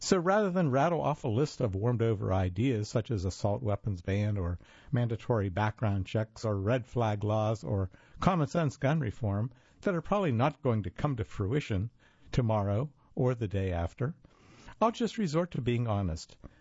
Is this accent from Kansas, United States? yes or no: no; Texas, United States; also born or lived in Saint Petersburg, Russia; since I was born in Russia and lived in St. Petersburg until I was 3. This means that I not only am I failing at winter, I'm failing my countrymen. I've long wondered if I can blame my inability to tolerate cold temperatures on West Texas, where I grew up